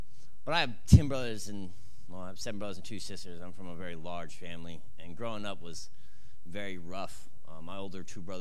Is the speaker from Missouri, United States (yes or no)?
yes; Missouri, United States; also born or lived in Kansas; I was born in Kansas. I was raised in Missouri.